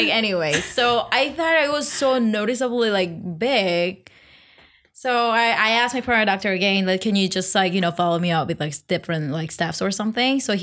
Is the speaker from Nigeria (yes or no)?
no; South Korea; moved away as an adult; now in United States; So, I was born and raised in Korea. I moved here probably 12 years ago, like after I graduated college.